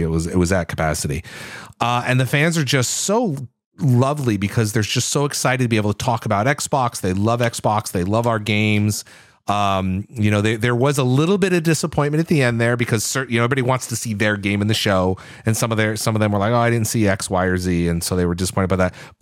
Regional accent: Connecticut, United States; And especially since I was growing up in Connecticut, that wasn't really Mexican food, I came to find out.

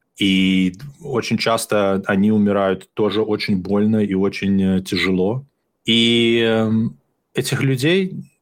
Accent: Hantsavichy, Brest Region, Belarus; Почему? Потому что я вырос в Ганцевичах, во дворе.

